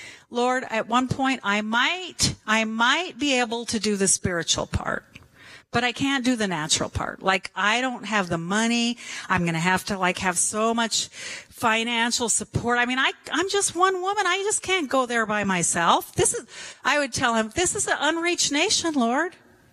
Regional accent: Colorado, United States; I'm from Colorado. I know how to build a fire.

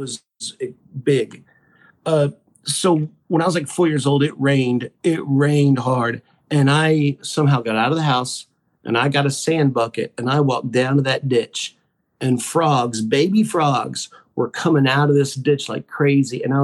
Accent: Texas, United States; I grew up in South Texas. It was weird. It's like 90% Hispanic.

